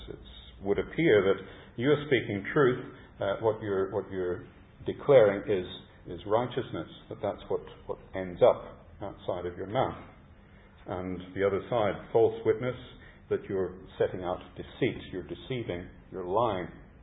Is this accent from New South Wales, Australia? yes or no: no; Tasmania, Australia; born or raised there